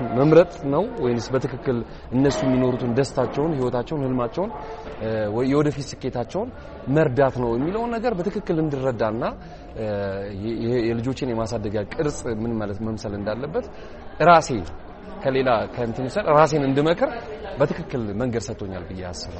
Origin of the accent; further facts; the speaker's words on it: Addis Ababa, Ethiopia; እኔ ከተማ ነው ያደኩት 4 ኪሎ አካባቢ ነው ያደኩት ግን አሁን ወጥቼ አያት አካባቢ ባል ሰፈር ነው መኖርው